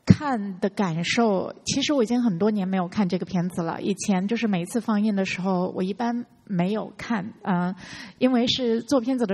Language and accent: Chinese; China; 因为我觉得虽然我是在中国农村长大